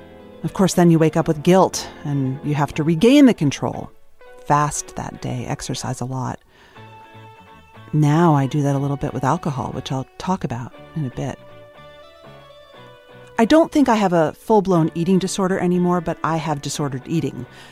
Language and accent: English; United States; I'm an American, cisgendered, white woman in her 40s.